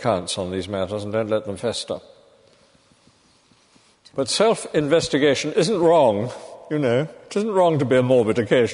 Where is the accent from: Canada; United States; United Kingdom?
United Kingdom; And we're very private as British people.